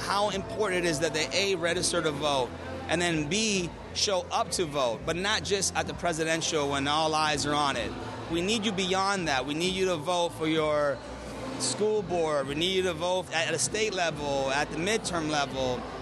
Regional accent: Miami, Florida, United States; now in Vermont, United States

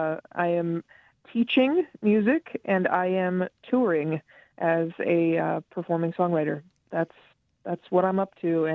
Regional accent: Charles Town, West Virginia, United States; I grew up in Charlestown, West Virginia, where the Mountain Stage New Song Festival used to take place.

